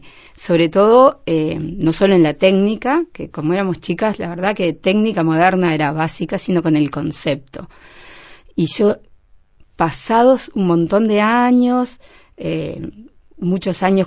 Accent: Rocha, Uruguay; Yo soy rochense en realidad, no soy

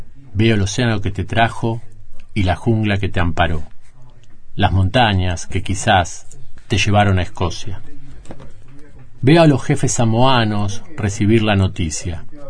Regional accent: Argentina; soy argentino, para nosotros

